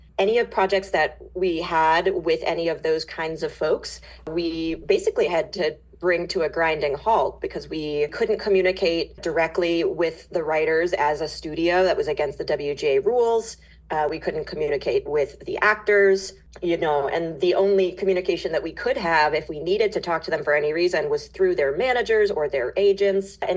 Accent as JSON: {"language": "English", "town": "Boston", "region": "Massachusetts", "country": "United States", "lives_now": "Los Angeles, United States", "said": "I am from the East Coast. I'm from the Boston area. And I moved out to LA in 2015 or so to start my entertainment career with NBC Universal."}